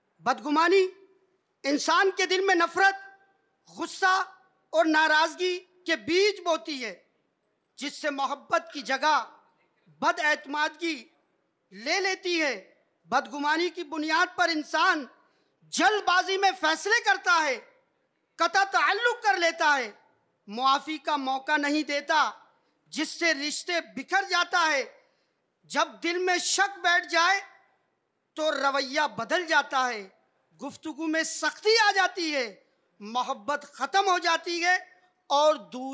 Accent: Hyderabad, Sindh, Pakistan; تعلق میرا شہر حیدرآباد سے ہے۔ تقریباً میری عمر 56 سال ہے،

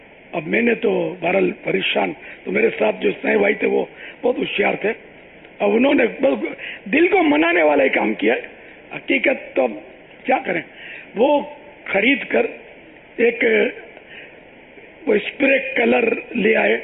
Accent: Karachi, Sindh, Pakistan; born there; ہم ان مانو کر سندھی ہیں کہ سندھ میں رہتے ہیں, یا میں تو سندھ میں پیدا ہوا ہوں, یعنی باب المدینہ یہ سندھ کا شہر ہے

